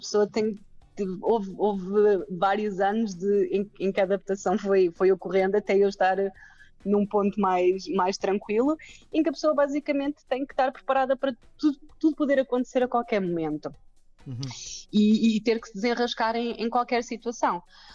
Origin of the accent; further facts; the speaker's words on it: Portugal; now in Ghana; quando sabem que viemos de Portugal